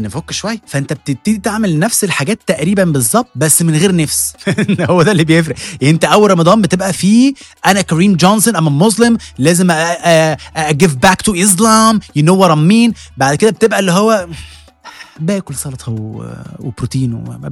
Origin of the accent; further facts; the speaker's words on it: Egypt; احنا كمصريين برضو مقتنعين ان اي حاجه بتاكلها وانت واقف ما بتتحسبش في الكالوريز